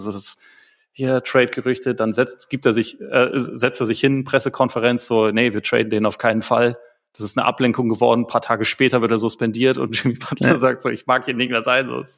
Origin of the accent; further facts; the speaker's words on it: Bavaria, Germany; Ich bin hier im Umland aufgewachsen.